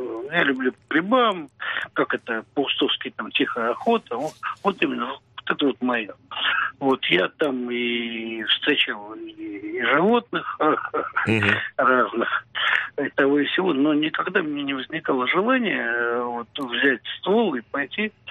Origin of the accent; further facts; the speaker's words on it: Moscow, Russia; Ну, как это, и он, и я, мы москвичи. Коренные москвичи, да.